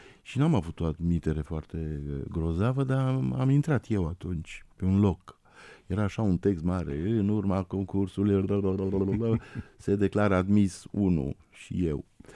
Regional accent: Cluj-Napoca, Cluj County, Romania; now in Bucharest, Romania; La Cluj, mă rog, acolo l-am înțeles, sunt clujean, acolo m-am format, m-am născut, m-am format, am trăit foarte, foarte mulți ani.

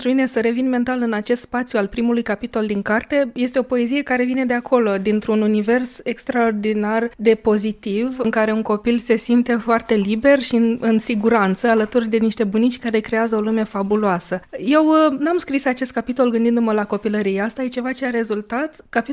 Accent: Moldova; born there; Eu m-am născut în Republica Moldova

